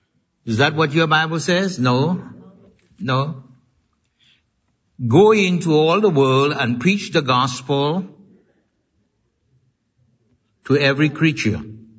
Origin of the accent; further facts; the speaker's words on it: Trinidad & Tobago; in my home country in Trinidad in the West Indies